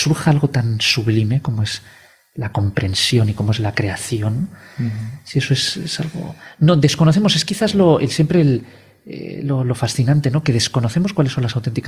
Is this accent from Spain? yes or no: yes; Spain; Porque claro, la inercia era, como somos españoles, pues que fueran casi todos españoles.